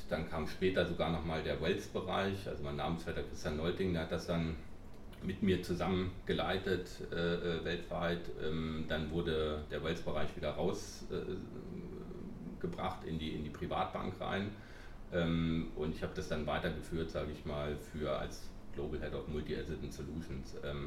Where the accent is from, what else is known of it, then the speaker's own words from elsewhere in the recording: Harz, Germany; und ich komme aus dem Harz, meine sozusagen Herz hängt dann in der Natur